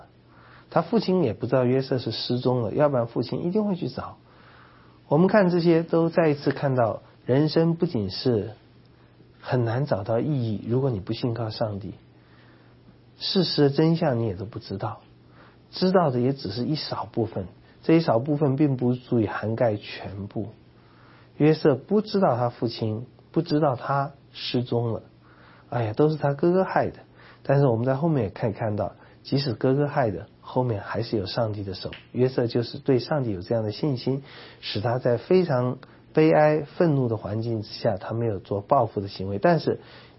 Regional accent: China; 真像我们中国人讲的那个圆

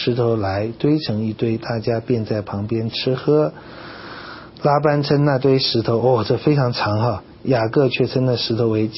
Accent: China; 这我们中国人就很懂了

